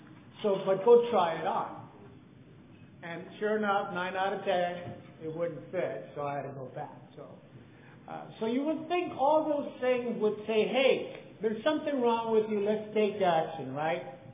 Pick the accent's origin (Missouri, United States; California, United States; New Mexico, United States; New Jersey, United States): California, United States; Santa Barbara; also born or lived in Los Angeles; I come from Santa Barbara, but I lived in L.A. for many years. I love Los Angeles, and I love Santa Barbara. And in Santa Barbara, we're very advanced type. We're Santa Barbara Ventura people.